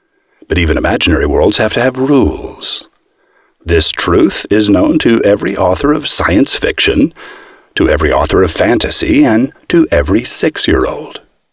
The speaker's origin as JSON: {"language": "English", "town": "Broken Arrow", "region": "Oklahoma", "country": "United States", "tie": "born or raised there", "said": "The latitude for my hometown of Broken Arrow, Oklahoma, which prior to 1907 was Indian territory, is 36 degrees 6 minutes north."}